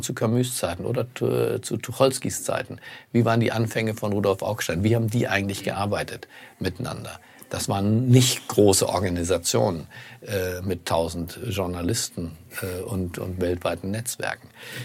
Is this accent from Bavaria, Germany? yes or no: no; Berlin, Germany; born there; In Berlin, in meinem Geburtsort